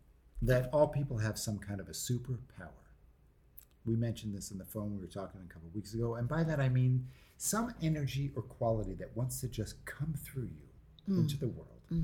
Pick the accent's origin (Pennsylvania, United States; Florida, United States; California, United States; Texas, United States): Pennsylvania, United States; Philadelphia; Partly because I'm from Philadelphia.